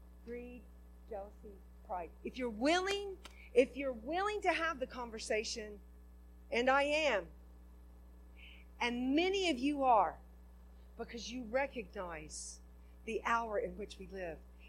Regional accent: Oklahoma, United States; also born or lived in Kansas; And, you know, like, I grew up in Oklahoma, Kansas, you know, I mean, we have great displays of thunder and lightning.

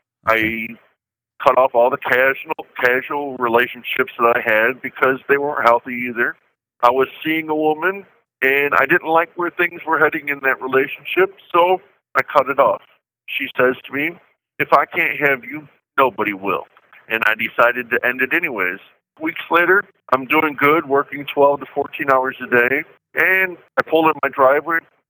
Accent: Rockford, Illinois, United States; I'm going to be 43 years old here soon. I'm from Rockford, Illinois. I was born and raised there. I'm the normal Midwestern kid growing up.

